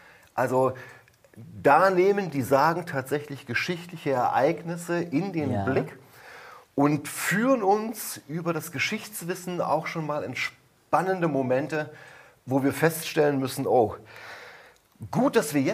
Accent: Harz, Germany; also born or lived in Lüneburg; Nee, ich komme aus dem Harz. Ja. Aber wir haben in Barzenrode halt keine Uni.

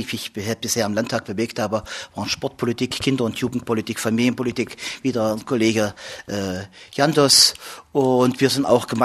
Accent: Saxony-Anhalt, Germany; 53 Jahre, ich komme aus dem Mansfelder Grund, Nähe von Eisleben

